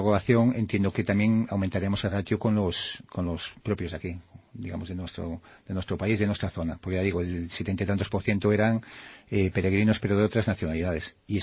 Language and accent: Spanish; Baiona, Galicia, Spain; y no por porque soy de Bayona